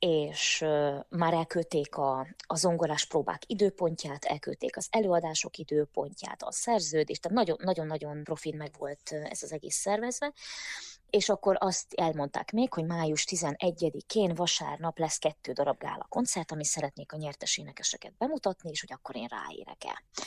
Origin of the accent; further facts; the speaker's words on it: Hungary; Tehát az, hogy én magyarként, tehát igen, ahogy mondod, egyedüli külföldiként belecsöppenni egy ilyen próba folyamatba, ahol mindenki rajtam kívül olasz